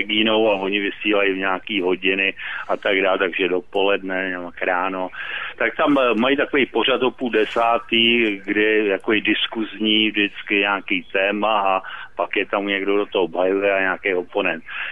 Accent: Prague, Czechia; Já jsem z Prahy, takže znám to ze svého okolí.

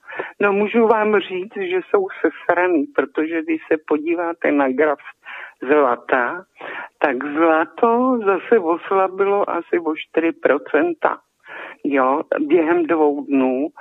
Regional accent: Nejdek, Karlovy Vary Region, Czechia; A já jsem řekla, že jsem z Nejdku

